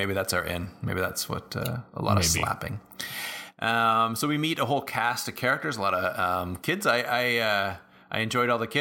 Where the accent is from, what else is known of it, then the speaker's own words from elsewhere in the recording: Canada; Hey, I'm from Canada.